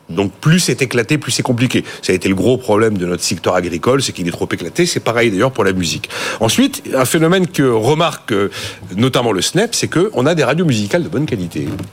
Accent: France; je suis le vieux français côté de ses pompes

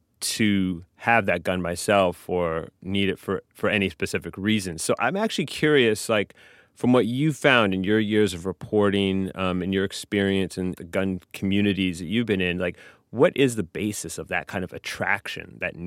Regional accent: Canada; I grew up in Canada, so the culture that I grew up around guns is just very, very different from here.

